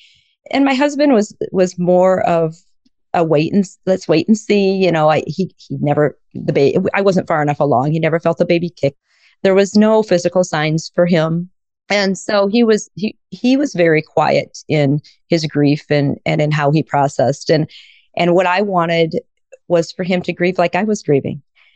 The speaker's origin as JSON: {"language": "English", "region": "Iowa", "country": "United States", "tie": "born or raised there", "said": "I was raised in Iowa and I still live in Iowa and I love it here. I had 5 siblings, so there was 6 of us, and raised on a farm"}